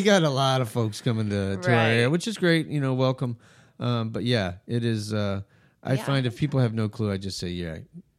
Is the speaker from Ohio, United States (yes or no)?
no; Albuquerque, New Mexico, United States; also born or lived in San Diego; now in Delaware, United States; I grew up in Albuquerque, New Mexico. So grew up on, you know, Mexican food. I love Southwestern style food. Moved out to San Diego, more of my favorite kind of food, Mexican food. And then to Delaware